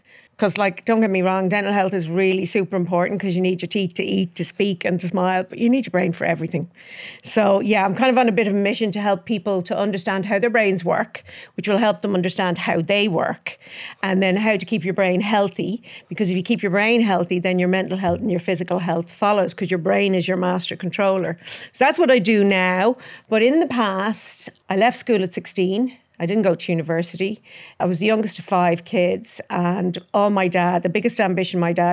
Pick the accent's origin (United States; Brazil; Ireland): Ireland; Clontarf, Leinster; I was born and raised in Clontarf. And then when I got married, we lived out in Malahide first